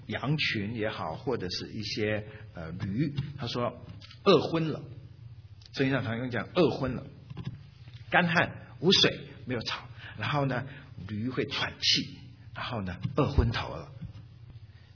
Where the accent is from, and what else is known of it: China